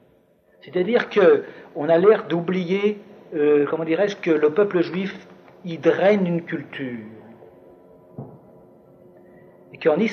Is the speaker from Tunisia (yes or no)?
no; Russia; now in France; je suis originaire de Russie